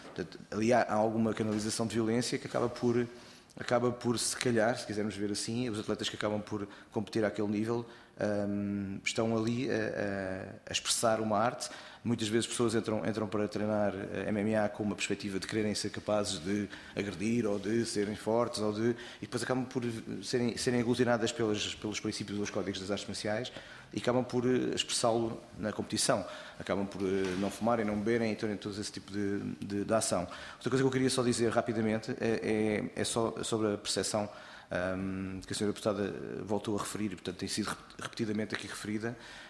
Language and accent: Portuguese; Portugal; Nós temos, de facto, um mérito muito grande como portugueses lutadores que somos.